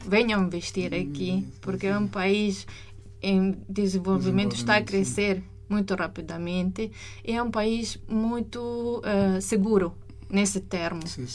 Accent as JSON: {"language": "Portuguese", "town": "Milan", "region": "Lombardy", "country": "Italy", "second_language": "Portuguese", "moved": "as an adult", "lives_now": "Mozambique", "said": "principalmente sendo estrangeira lá, sim. porque sou originária de Milão, sempre vivi num país, desde que eu nasci, em paz. Eu nasci em 1979"}